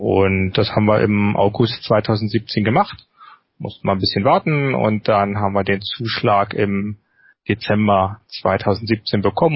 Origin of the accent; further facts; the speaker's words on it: Magdeburg, Saxony-Anhalt, Germany; bin aus Magdeburg